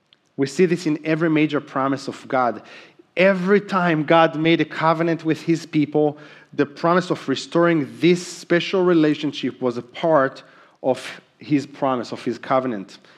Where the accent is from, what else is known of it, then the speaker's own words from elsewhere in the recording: Israel; I remember growing up in Israel and being the only Christian in my school.